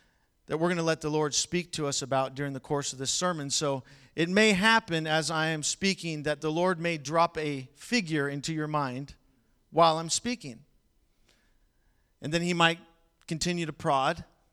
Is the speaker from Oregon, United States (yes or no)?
yes; St. Helens, Oregon, United States; I grew up in St. Helens, Oregon. That's not in Washington. Some people think it is. It's right across the river from Woodland.